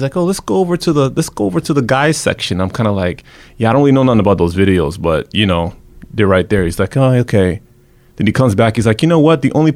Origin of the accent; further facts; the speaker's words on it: Toronto, Ontario, Canada; if you're a black guy growing up in Toronto, you know that I go to a club, might get shot